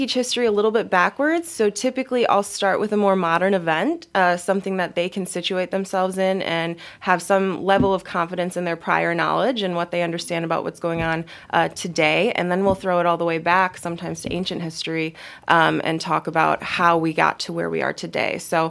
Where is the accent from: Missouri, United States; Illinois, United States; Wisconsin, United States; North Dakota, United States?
Wisconsin, United States; Reedsburg; So I grew up in Reedsburg, Wisconsin, graduated from Reedsburg Area High School.